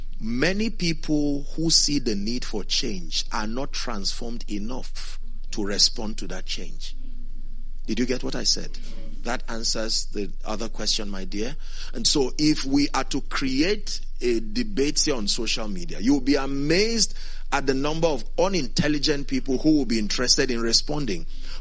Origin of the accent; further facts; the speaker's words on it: Northern Nigeria, Nigeria; My hometown back in northern Nigeria